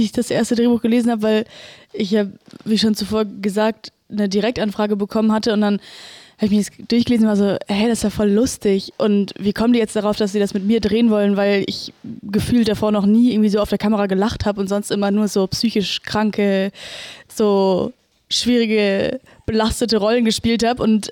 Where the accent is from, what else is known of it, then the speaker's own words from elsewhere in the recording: Berlin, Germany; Ich komme auch aus Berlin. ich komme auch aus Berlin.